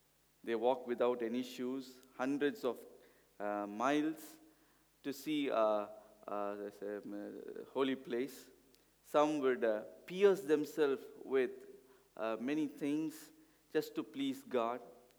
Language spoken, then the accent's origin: English; India; Although I'm coming from India, when we praise and worship the Lord, I feel at home.